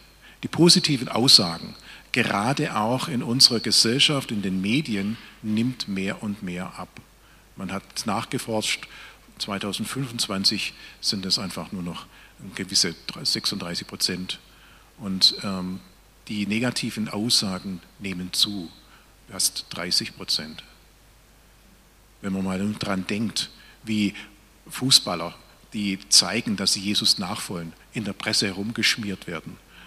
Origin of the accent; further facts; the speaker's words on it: Sulz am Neckar, Baden-Württemberg, Germany; ich komme aus Sulz am Neckar.